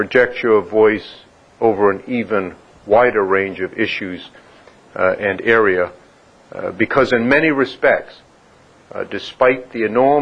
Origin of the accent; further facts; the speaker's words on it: Waterville, Maine, United States; I grew up in Waterville on the banks of the Kennebec River.